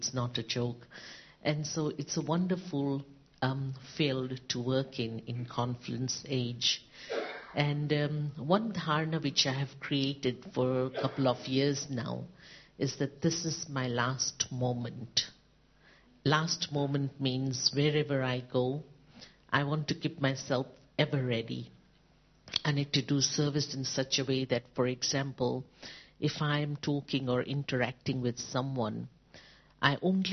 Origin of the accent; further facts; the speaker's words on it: Kenya; from Kenya, Africa